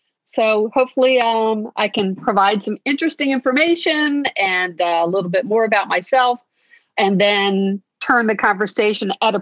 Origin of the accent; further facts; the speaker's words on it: Linthicum, Maryland, United States; In Linthicum, Maryland, over by the airport, over by the old Friendship Airport, which is now BWI Airport